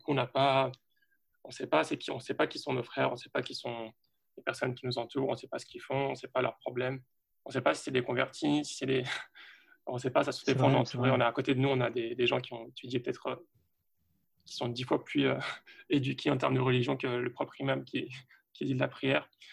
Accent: Lyon, Auvergne-Rhône-Alpes, France; moi, je viens de Lyon, donc à Lyon

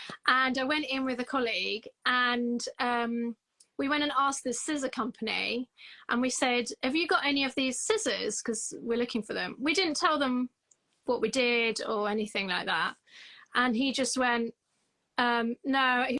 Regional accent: England, United Kingdom; No, I'm an English person that doesn't drink tea.

